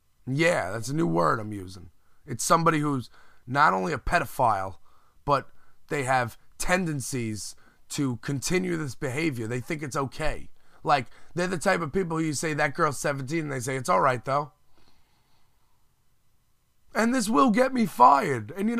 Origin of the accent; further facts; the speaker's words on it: Brooklyn, New York, United States; I'm not from there. That's not where I'm from. I'm from Brooklyn.